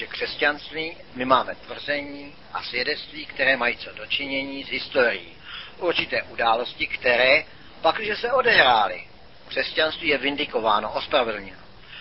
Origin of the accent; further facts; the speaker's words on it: California, United States; Já sám pocházím z Kalifornie, kde je možná tolik náboženských sekt, kolik tam obyvatel.